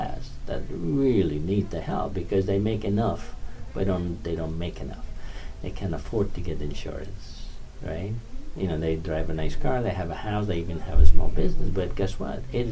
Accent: Afghanistan; I'm from Afghanistan. There's no healthcare system.

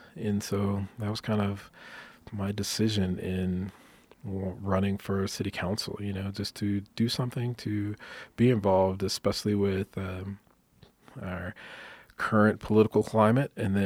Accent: Dickinson, Texas, United States; also born or lived in Navasota, United States; So, originally born and raised in Texas, small, born in Dickinson, Texas, but I claim Dickinson and Navasota, Texas as my hometown. So just kind of small towns that I'm originally from.

